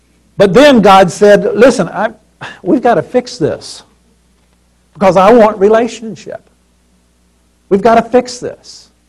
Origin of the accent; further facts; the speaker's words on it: Mississippi, United States; see, I'm from Mississippi.